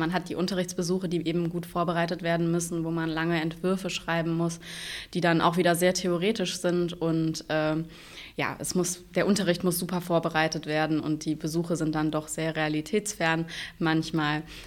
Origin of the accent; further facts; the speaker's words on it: Neuss, North Rhine-Westphalia, Germany; also born or lived in Wuppertal; Ich komme tatsächlich hier aus Wuppertal, bin hier in Wuppertal geboren und dann im Laufe meiner Kindheit nach Neuss gezogen